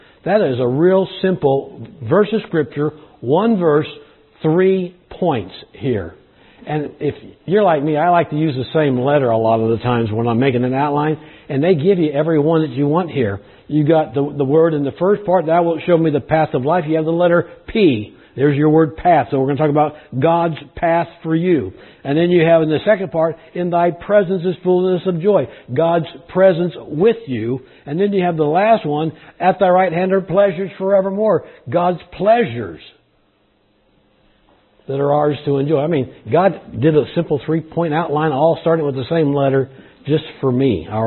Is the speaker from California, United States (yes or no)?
yes; California, United States; I mean, I was born and raised in California, planned to stay in California all my life.